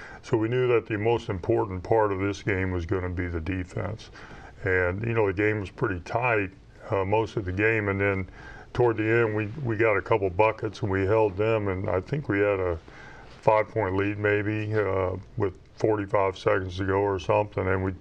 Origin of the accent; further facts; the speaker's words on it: Sedalia, Missouri, United States; I grew up in Sedalia, so we moved to Sedalia